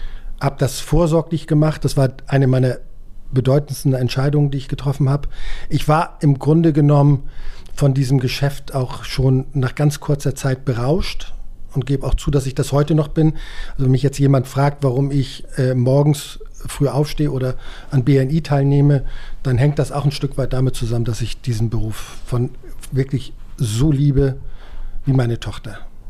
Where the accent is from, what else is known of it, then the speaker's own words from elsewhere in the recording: Main, Schleswig-Holstein, Germany; born there; ich bin 1965 in Main gezeugt und geboren worden. Main liegt bei Flensburg, ist ein kleiner Ort.